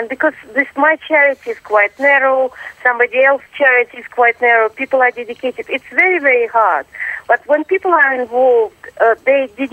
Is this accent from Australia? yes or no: yes; Australia; now in Moscow, Russia; I'm not really Russian, I'm Australian, but I do sound Russian.